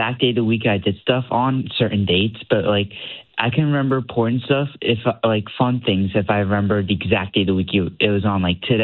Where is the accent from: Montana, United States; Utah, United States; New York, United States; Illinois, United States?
New York, United States; Merrick; I'm from Merrick, New York.